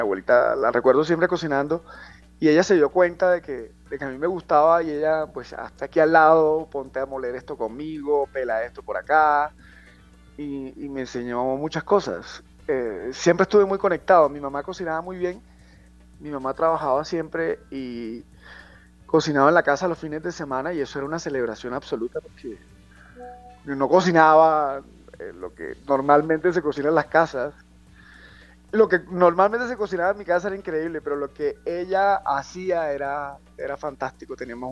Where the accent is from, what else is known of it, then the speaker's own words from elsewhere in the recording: Cartagena, Bolívar, Colombia; Yo nací y crecí en Cartagena. Mi familia, tanto paterna como materna, vienen de Chinú, Córdoba